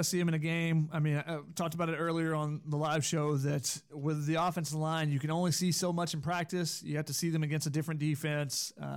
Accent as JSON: {"language": "English", "region": "Georgia", "country": "United States", "said": "I'm from Georgia, and I went to school in Tennessee, so yes, I would win at Cornhole."}